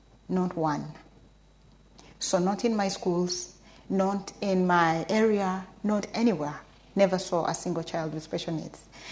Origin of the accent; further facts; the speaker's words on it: Uganda; I was born in Uganda, raised there.